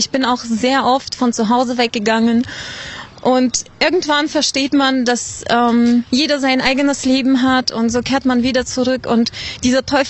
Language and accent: German; Uzbekistan; Ja, ich bin in Usbekistan geboren und aufgewachsen.